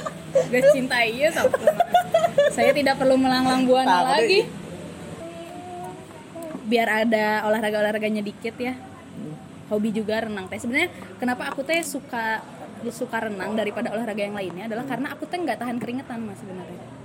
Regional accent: Bandung, West Java, Indonesia; born there; Aku lahir di Bandung 16 Oktober 97.

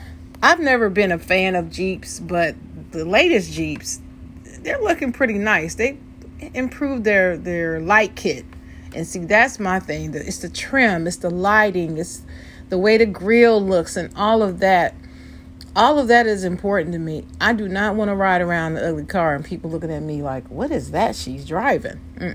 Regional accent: Ohio, United States; especially given where I'm raised, where I was born and raised in Ohio. Big GM state.

